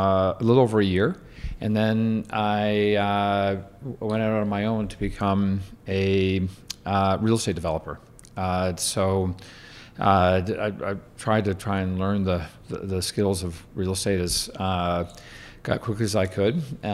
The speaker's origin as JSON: {"language": "English", "region": "Ontario", "country": "Canada", "tie": "born or raised there", "said": "I grew up in Ontario, went to high school in Toronto, and then went to Western for my undergrad."}